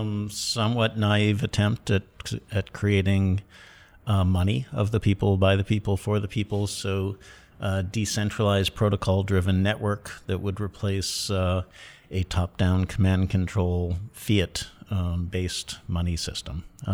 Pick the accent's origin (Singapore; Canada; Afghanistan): Canada; Toronto, Ontario; We're both from Toronto. I was back over Christmas 2013 visiting my family